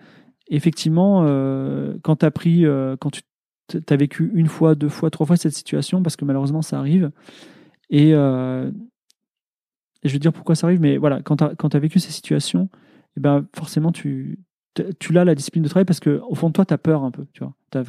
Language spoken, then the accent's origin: French; France; je suis ingénieur, je suis blanc, je suis français.